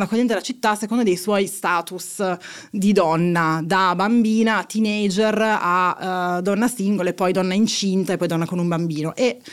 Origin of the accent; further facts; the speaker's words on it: Turin, Piedmont, Italy; also born or lived in Oslo; now in Rome, Italy; Io sono di Torino, vivo a Roma